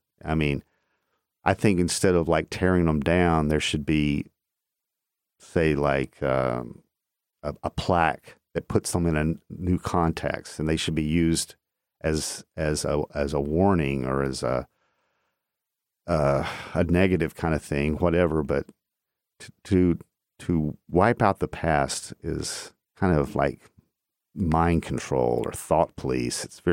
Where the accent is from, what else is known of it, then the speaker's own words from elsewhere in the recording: Chattanooga, Tennessee, United States; And when I grew up in Chattanooga in the 60s and 70s, it was a completely different place than it is now.